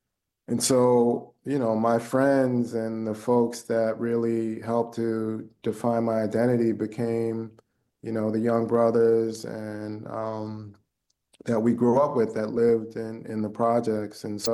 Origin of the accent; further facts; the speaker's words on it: Cambridge, Massachusetts, United States; growing up in Cambridge, you know, there was a community of Black families